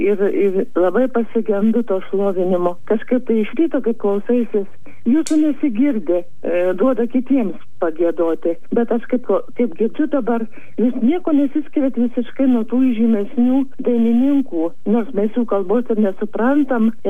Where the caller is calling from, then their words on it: Klaipėda, Klaipėda County, Lithuania; Aš iš Klaipėdos.